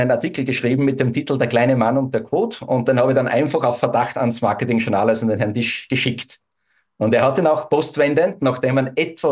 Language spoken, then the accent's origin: German; Rohrbach, Upper Austria, Austria; Aufgewachsen bin ich in Rohrbach in Oberösterreich. Das liegt im Mühlviertel, ganz im Norden von Österreich, im Grenzgebiet Deutschland-Tschechien. Bin auf der einen Seite weltoffen aufgewachsen, eben an der deutschen Grenze.